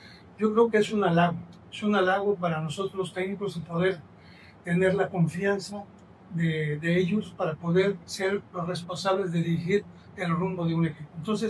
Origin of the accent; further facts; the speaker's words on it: Tampico, Tamaulipas, Mexico; now in Monterrey, Mexico; prácticamente yo ya soy más regiomontano, soy tampiquense, pero hoy ya me considero regio, literalmente, ¿no? Por los años que llevo viviendo ya en la localidad